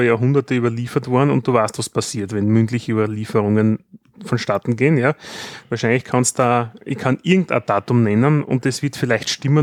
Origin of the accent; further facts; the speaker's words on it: Austria; das klassische 40 Tage Fasten, was man bei uns in Österreich macht.